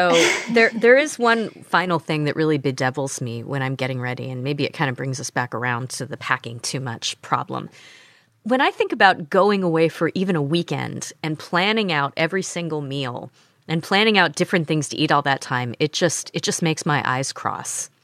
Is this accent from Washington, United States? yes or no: no; Ohio, United States; That was my family's go-to growing up in Ohio.